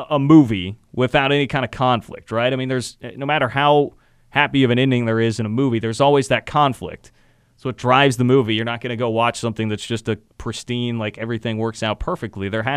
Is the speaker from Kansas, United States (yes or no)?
yes; Johnson County, Kansas, United States; understand that a lot of people come from way different backgrounds than growing up in Johnson County like I did